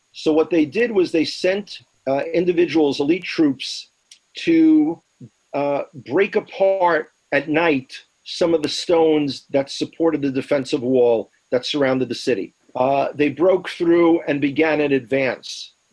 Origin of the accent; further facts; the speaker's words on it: New York City, New York, United States; growing up in New York City, there were times when Sukkot would come out in the latter part of October, and it would be cold.